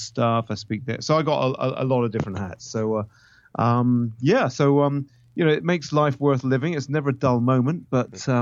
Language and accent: English; New Forest, South East England, United Kingdom; I grew up in a place called the New Forest in Hampshire, southern UK. And the nearest thing to put it's like a national park. But it's got villages, it's got roads, it's got towns, it's things. But ponies, you know, horses roam the streets and things like that.